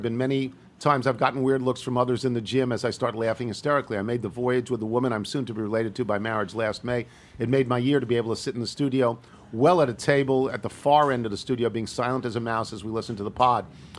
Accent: Alabama, United States; We're from Alabama originally with one member in South Carolina now.

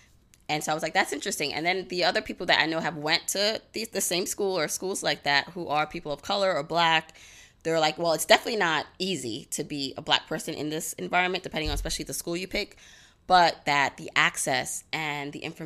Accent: Brooklyn, New York, United States; when I grew up here in Brooklyn, I had a lot, even I went to public school and I had a lot of access.

